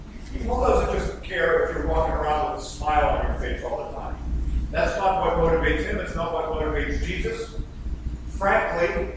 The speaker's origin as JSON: {"language": "English", "town": "Pittsburgh", "region": "Pennsylvania", "country": "United States", "said": "because he was from Pittsburgh, and I'm from Pittsburgh."}